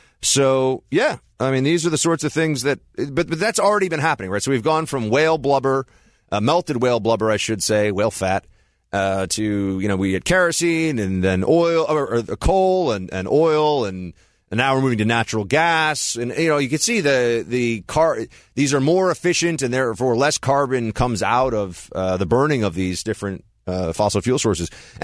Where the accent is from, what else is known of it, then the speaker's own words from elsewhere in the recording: New York, United States; But let's also talk about how I grew up in New York and I'm a very reasonable fellow.